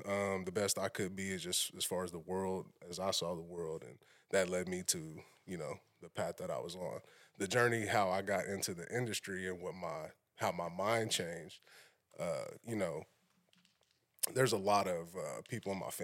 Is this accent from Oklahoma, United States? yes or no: yes; Shawnee, Oklahoma, United States; So I'm from Shawnee.